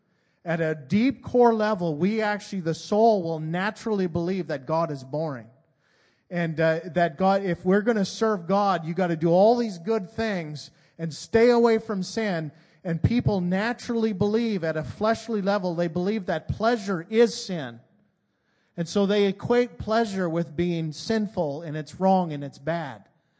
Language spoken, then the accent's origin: English; Canada; moved away as an adult; I grew up in Canada, and so I don't know anybody around here how they grew up.